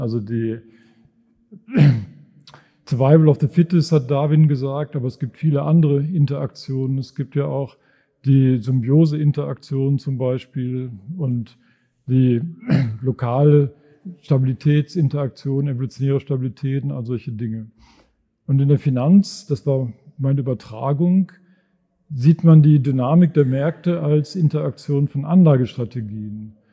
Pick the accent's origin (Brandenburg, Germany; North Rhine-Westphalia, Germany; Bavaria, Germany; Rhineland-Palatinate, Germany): North Rhine-Westphalia, Germany; also born or lived in Dortmund; Und dann habe ich mich aufgewachsen im Sauerland, da sah es ungefähr so aus wie hier, also wenig Leute, viel Natur, und habe studiert in Bonn. Und danach habe ich einen großen Sprung gemacht über den Teich nach Stanford, wo ich ein paar Jahre war.